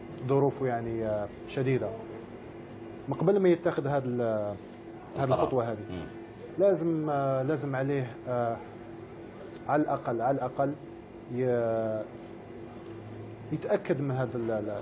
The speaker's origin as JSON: {"language": "Arabic", "country": "Algeria", "moved": "yes", "said": "كي جيت لهذا البلاد أولا كنت فخور نقول أنا جزائري، أوف كورس أنا مازالي فخور نقول جزائري"}